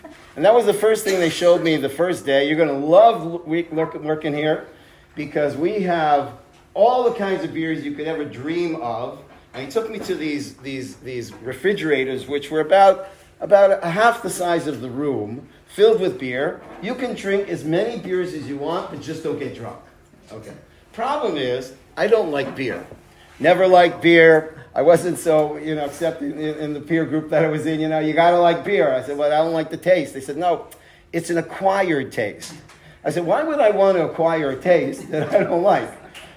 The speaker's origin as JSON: {"language": "English", "town": "Toronto", "region": "Ontario", "country": "Canada", "said": "I'm from Toronto, Canada."}